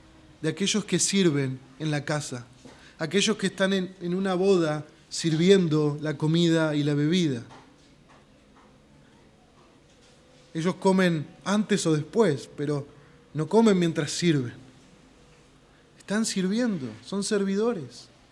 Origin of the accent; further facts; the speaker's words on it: Argentina; porque nosotros somos argentinos del 2021.